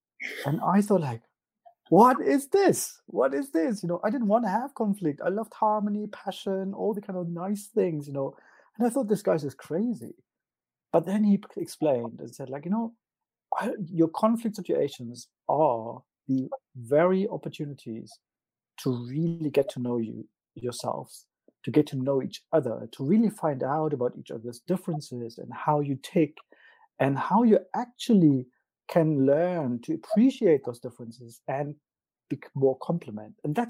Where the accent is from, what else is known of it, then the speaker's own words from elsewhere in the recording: Germany; Well, I am actually from East Germany. Some people ask me why I'm saying East Germany, because actually the country I lived in doesn't exist anymore. I was 15 when the Berlin Wall came down